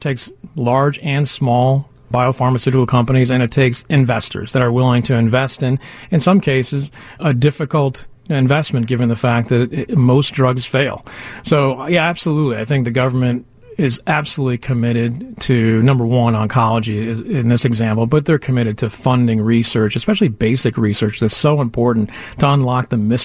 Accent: Chicago, Illinois, United States; also born or lived in Boston; now in New Jersey, United States; You know, I grew up in the Chicago area, so I'm obviously a little bit biased, but I've lived in New Jersey for 6 years, lived in Boston as well.

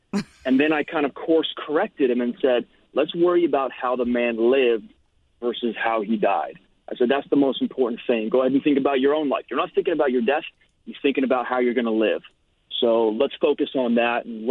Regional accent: California, United States; also born or lived in Anaheim; Grew up in Orange County, California, but I was born in Anaheim, which is the home of Disney. And, I grew up a very California life

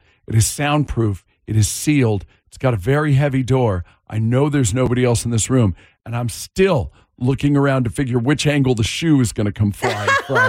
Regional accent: United States; Yeah, me too. I'm an American.

